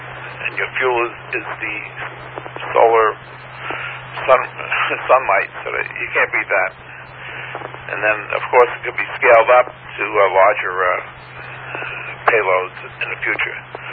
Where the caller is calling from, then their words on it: Ronkonkoma, New York, United States; Okay, I'm in Ronkonkoma. So out in Suffolk County here. You can find us real easy on a map, Lou. Just we're about the only good sized lake on the island.